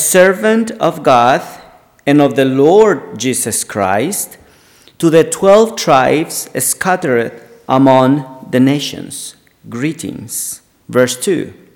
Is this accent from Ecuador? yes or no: yes; Ecuador; English is a second language; So if some of you might wonder my accent, I'm not from the South, not from South Carolina, but I'm from the South, South America. I'm from Ecuador.